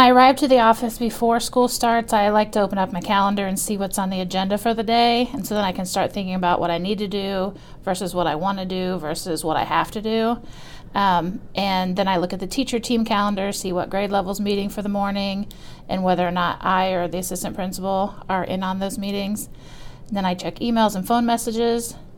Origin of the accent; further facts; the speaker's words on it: Cardington, Ohio, United States; I went back to my hometown, Cardington, to work.